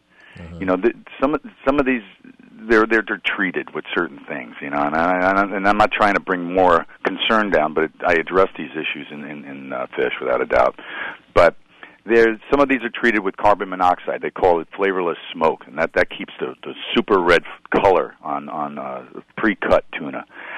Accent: Queens, New York, United States; I mean, when I was growing up in Flushing, Queens, my dad would be out in the backyard pouring gasoline on briquettes

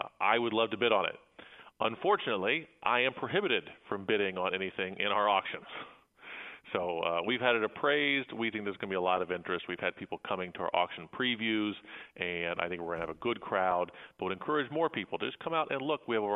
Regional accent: Gifford, Illinois, United States; As someone growing up in Gifford, Illinois, we didn't have cable TV when I was a young kid.

